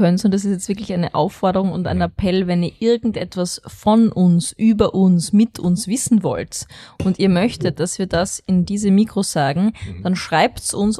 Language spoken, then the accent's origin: German; Vienna, Austria; weil ich bin Wienerin.